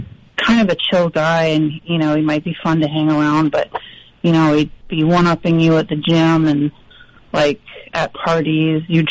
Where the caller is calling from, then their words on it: Cape Cod, Massachusetts, United States; The region of Cape Cod.